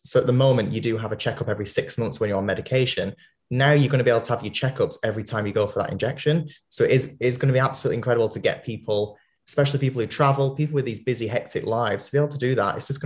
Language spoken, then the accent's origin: English; North West England, United Kingdom; growing up in Greater Manchester, where there is a lot of education about HIV and there's a lot of services available to support one another